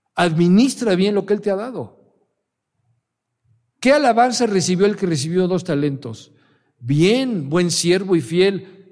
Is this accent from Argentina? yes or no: no; Alvarado, Veracruz, Mexico; Yo soy de Alvarado, Veracruz, y ahí sí hablamos. Hartas groserías